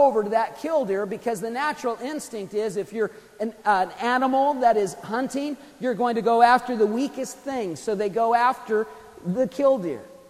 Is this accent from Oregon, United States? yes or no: yes; Oregon, United States; now in West Virginia, United States; When I was a kid, I grew up in Eastern Oregon.